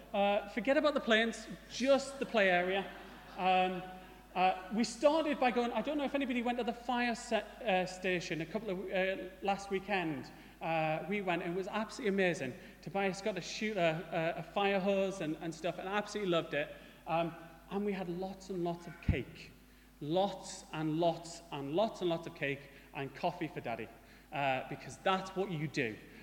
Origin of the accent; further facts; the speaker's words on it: North East England, United Kingdom; accent: Geordie; I have a mongrel accent, so my parents are church leaders, and so I lived in the northeast for quite a long time. And so I call it a watered-down Geordie, with a little bit of smoggy in there just to top it off.